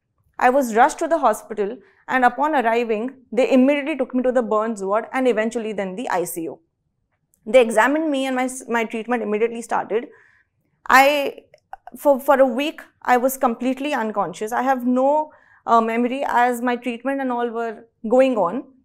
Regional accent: Mumbai, Maharashtra, India; I'm from Mumbai.

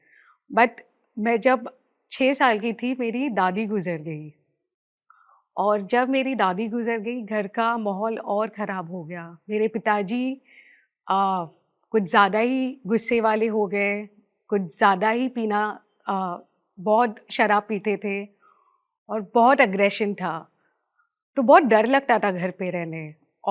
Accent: Mumbai, Maharashtra, India; मैं बॉम्बे से बिलोंग करती हूँ। मैं मिडिल क्लास फैमिली से पैदा हुई हूँ और मैं एक फ़ोटोग्राफ़र हूँ।

